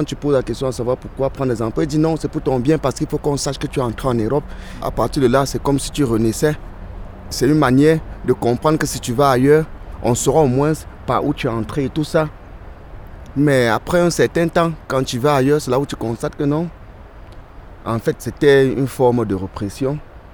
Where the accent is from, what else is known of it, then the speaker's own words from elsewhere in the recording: Cameroon; Puisque je suis Camerounais, chez nous, il y a les langues maternelles, mais nos premières langues nationales, nous avons l'anglais, le français, pour ceux qui vivent du côté francophone, l'anglais pour ceux qui vivent du côté anglophone. J'ai grandi du côté francophone, j'ai fait des études là-bas.